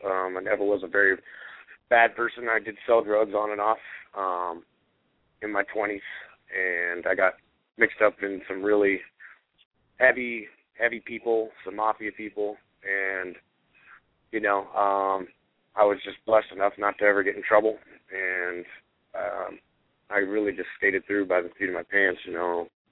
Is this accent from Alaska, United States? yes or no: no; Denver, Colorado, United States; I'm from Denver, Colorado.